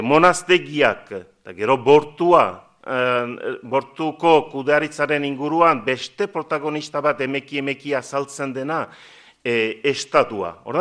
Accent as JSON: {"language": "Basque", "town": "Estérençuby", "region": "Nouvelle-Aquitaine", "country": "France", "said": "ni Estrentzubikoa naiz, eta badakit gure herrian"}